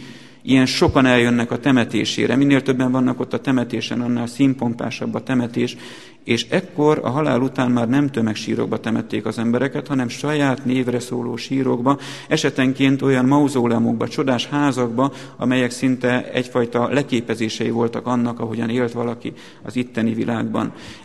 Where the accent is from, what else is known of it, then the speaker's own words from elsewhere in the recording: Szabolcs-Szatmár-Bereg, Hungary; Amikor én kisfiú voltam, egy olyan szabolcsi faluban nőttem fel, ahol akkoriban még volt háznáravatalozás, virrasztás